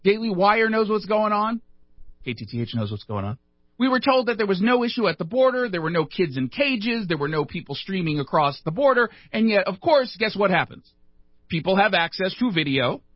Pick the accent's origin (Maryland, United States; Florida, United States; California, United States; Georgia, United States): California, United States; I'm from California. It's okay for me to say that.